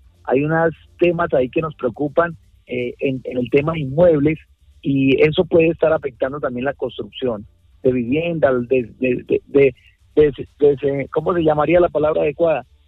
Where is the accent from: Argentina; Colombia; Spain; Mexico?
Colombia; Guaviare; enamorado de mi Guaviare, de mi pueblo